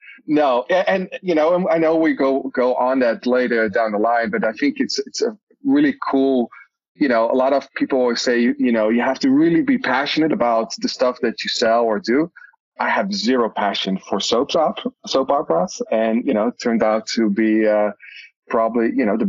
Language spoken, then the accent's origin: English; Netherlands; English is a second language; moved away as an adult; now in United States; I'm original from Holland, the Netherlands. I have a big accent. So, but it came to the United States 9 years ago. Now live in the Bay Area, close to San Francisco.